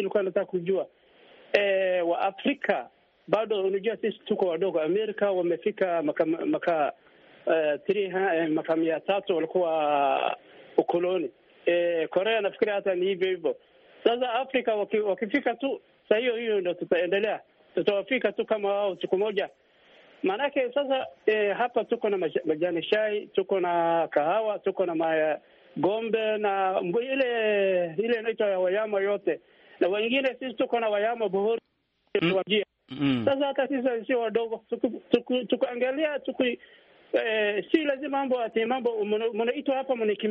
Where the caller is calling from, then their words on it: Gambia; Mimi nimetoka kutoka Gambia